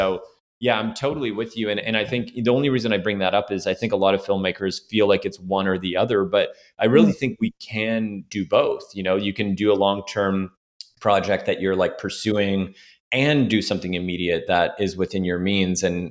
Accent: Toronto, Ontario, Canada; I grew up in Toronto

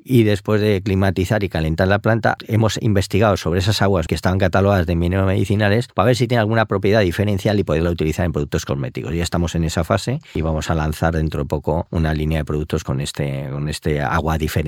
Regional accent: Felanitx, Balearic Islands, Spain; mallorquines y eso quieras o no también algo une, aunque yo soy del pueblo, que es rival del de Rafa de Manacor, yo soy de Felanitx y los dos pueblos pues tienen su rivalidad.

